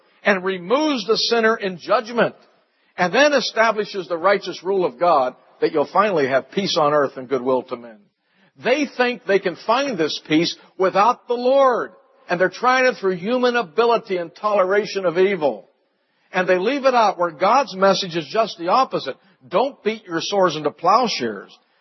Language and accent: English; New York City, New York, United States; As most of you know, I come from New York.